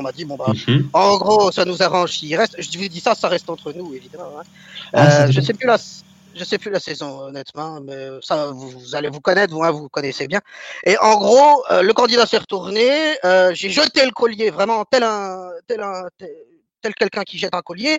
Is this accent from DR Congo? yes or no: no; Belgium; parce que je viens de Belgique, ça s'entend peut-être un peu.